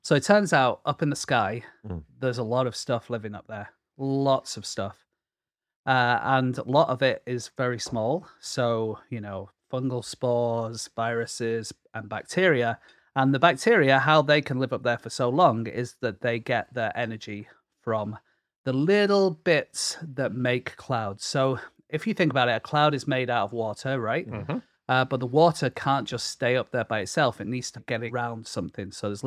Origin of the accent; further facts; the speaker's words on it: Bolton, North West England, United Kingdom; And also because I'm from Bolton, I feel like it reminds me of home when it rains.